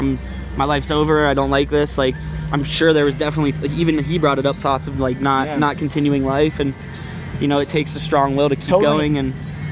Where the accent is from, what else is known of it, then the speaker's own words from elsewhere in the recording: East Coast, United States; I'm from the East Coast